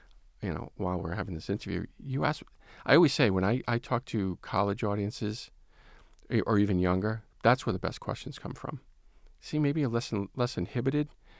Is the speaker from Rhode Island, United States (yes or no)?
yes; Rhode Island, United States; And he's from Rhode Island. I'm from Rhode Island.